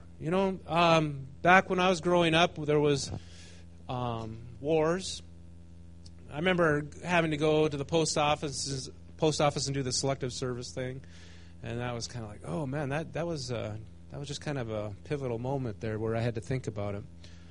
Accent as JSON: {"language": "English", "country": "United States", "said": "Even as an American, when you travel, you're a target, whether you realize it or not."}